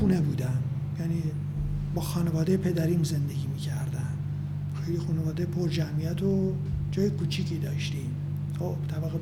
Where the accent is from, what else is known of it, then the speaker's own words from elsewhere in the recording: Tehran, Tehran Province, Iran; born there; من که زاده تهرانم، ولی اجداد من از عراق اومدن.